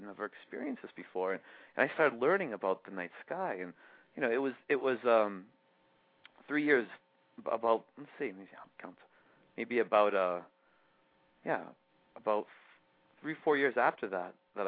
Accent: New England, United States; now in Sedona, United States; But, yeah, I grew up over in New England, and then I ended up coming out to Sedona as a pilgrimage.

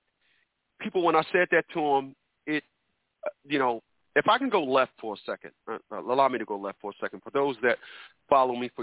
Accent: Newark, New Jersey, United States; Because what I see in the community where I'm from, and I'm from Newark, New Jersey, I want to be clear, I'm not talking about where you're from, I'm talking about where I'm from.

